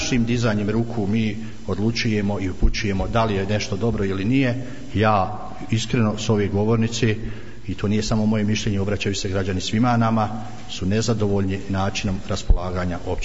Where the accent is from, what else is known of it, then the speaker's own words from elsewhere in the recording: Ravne, Federation of Bosnia and Herzegovina, Bosnia & Herzegovina; i dolazim iz Ravni